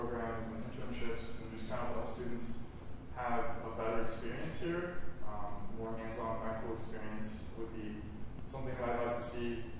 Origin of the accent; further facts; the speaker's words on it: Peoria, Illinois, United States; a second year MPA. I'm from Peoria, Illinois, went to undergrad in Iowa at St. Ambrose University.